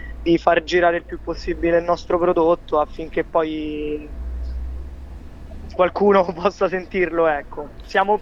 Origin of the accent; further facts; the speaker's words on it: Rome, Lazio, Italy; veniamo da da Roma, veniamo in un contesto dove comunque sia non è poi così grande